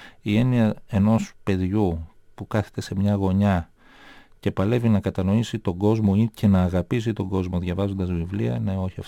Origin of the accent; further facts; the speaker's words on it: Thessaloniki, Central Macedonia, Greece; now in Athens, Greece; Στην Άνω Τούμπα στη Θεσσαλονίκη, όλη μου τη ζωή.